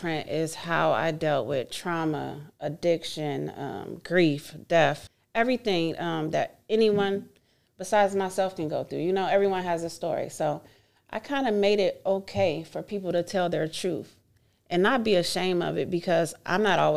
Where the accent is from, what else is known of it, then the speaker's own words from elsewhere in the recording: Youngstown, Ohio, United States; So I grew up in Youngstown, Ohio. And that's where, you know, we're originally from.